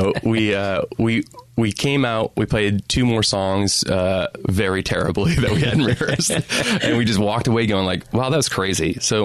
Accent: Midwest, United States; But because we're from the Midwest

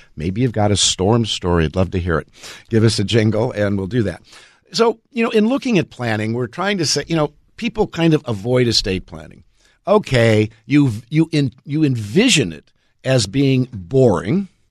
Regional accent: California, United States; I grew up in Southern California, so we were always doing earthquake drills.

